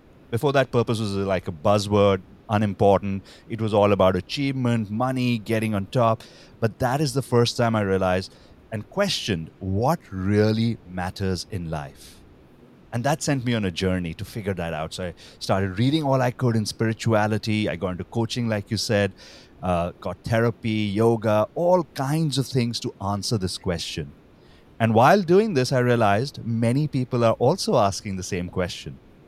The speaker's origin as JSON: {"language": "English", "country": "India", "tie": "born or raised there", "said": "So I grew up in India, and in business school in India, honestly, I wasn't very sure what I wanted to do."}